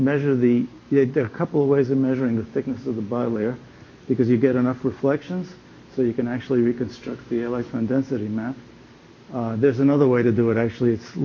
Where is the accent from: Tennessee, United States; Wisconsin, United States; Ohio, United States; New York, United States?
New York, United States; I'm from New York, you don't have to be polite.